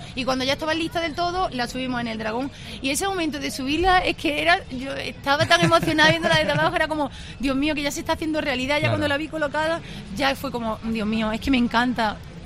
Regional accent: Granada, Andalusia, Spain; las cuatro somos mujeres granadinas.

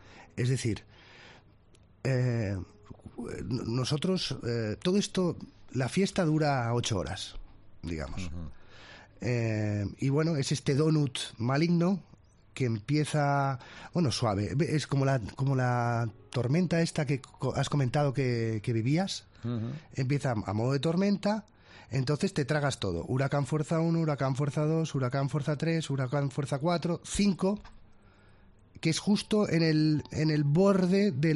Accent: Barcelona, Catalonia, Spain; yo soy de Barcelona

